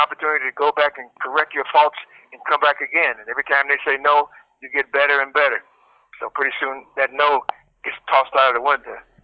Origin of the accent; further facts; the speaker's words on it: Midwest, United States; now in Palm Springs, United States; I love rain, man. I'm a Midwesterner.